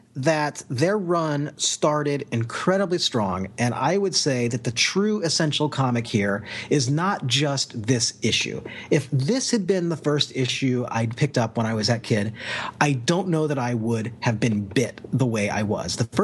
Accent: Kansas, United States; My understanding, I'm from Kansas.

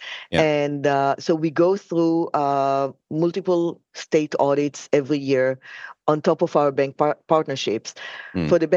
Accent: Israel; I'm from Israel.

